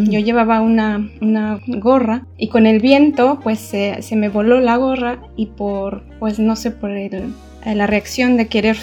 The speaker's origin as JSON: {"language": "Spanish", "region": "Mexico City", "country": "Mexico", "moved": "yes", "lives_now": "Donauwörth, Germany", "said": "Bueno, yo soy de la Ciudad de México, viviendo en Alemania desde hace 7 años. En Augsburg estuve, en abril nos mudamos a Donauwörth, que es una ciudad un poco más al norte, pero en Bayern, en Baviera, entonces estamos acá por el sur de Alemania."}